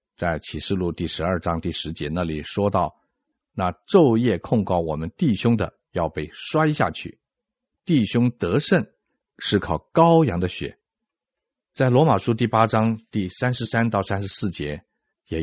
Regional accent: China; 好像我们中国人喜欢走后门呐，讲人情

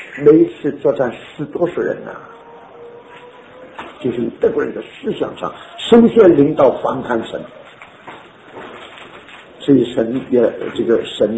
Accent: Taiwan; 我们在台湾长大的人一定会讲高级啊

